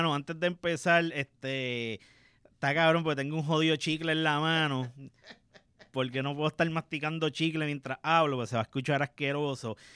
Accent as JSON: {"language": "Spanish", "town": "Carolina", "country": "Puerto Rico", "tie": "born or raised there", "also_born_or_lived": "San Juan", "said": "San Juan, en el Hospital del Maestro, un octubre 25 de 1985. Pero mis primeros 7 años de vida fueron en Carolina. Por medio de un programa federal, mis padres logran comprar una casa en la urbanización Villa La Marina en Los Ángeles."}